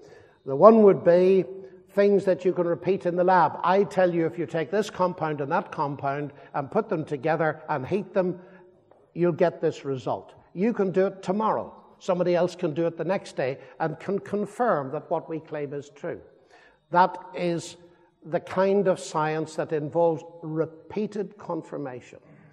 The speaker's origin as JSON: {"language": "English", "region": "England", "country": "United Kingdom", "said": "Yeah, sorry, I'm from England."}